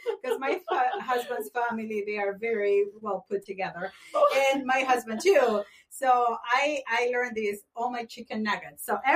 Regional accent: Colombia; I'm thinking Colombia because that's my home country.

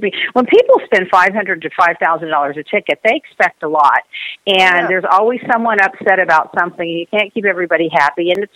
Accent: Texas, United States; I'm from Texas. Yeehaw!

